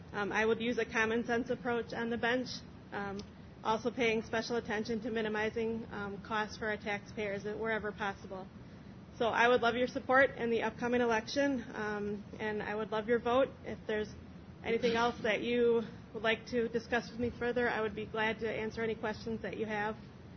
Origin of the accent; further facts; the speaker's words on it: Kenosha, Wisconsin, United States; But I grew up in Kenosha. I graduated from Tremper High School